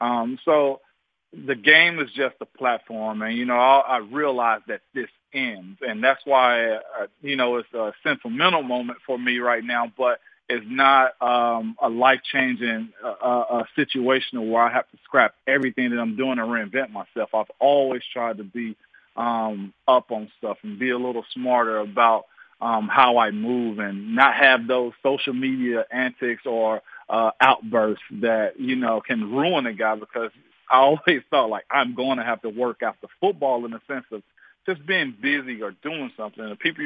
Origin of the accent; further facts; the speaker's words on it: Tennessee, United States; I'm from West Tennessee.